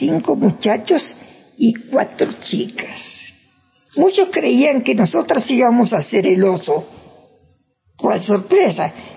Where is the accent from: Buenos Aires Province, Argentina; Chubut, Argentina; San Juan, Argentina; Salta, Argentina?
Buenos Aires Province, Argentina; Tandil; a una escuela más grande, justamente a mi pueblo natal Tandil